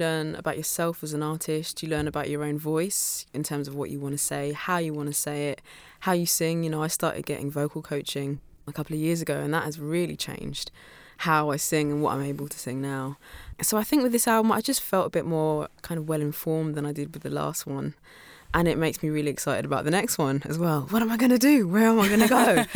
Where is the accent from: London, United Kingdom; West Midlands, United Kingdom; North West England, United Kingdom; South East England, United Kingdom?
London, United Kingdom; I'm definitely a Londoner, for sure. I've lived in and out of London all my life, but for me, like, this is my home. But now, I think when you live by the seaside, you know, we live right opposite the beach as well.